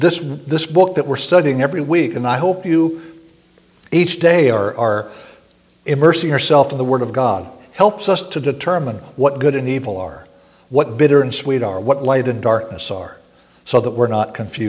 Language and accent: English; Hawaii, United States; We were growing up in Hawaii.